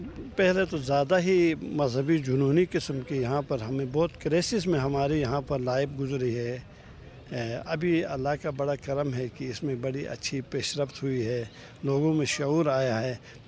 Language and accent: Urdu; Gilgit, Gilgit-Baltistan, Pakistan; میرا تعلق ہے گلگت مرکز میں, میرا گھر ہے یہاں, میری پیدائش ہے.